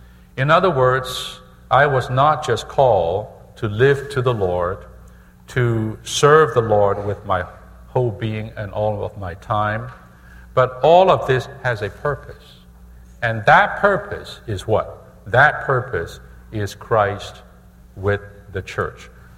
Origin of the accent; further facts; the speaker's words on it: Hong Kong; moved away as an adult; also born or lived in China; now in United States; I was born in China. I grew up in Hong Kong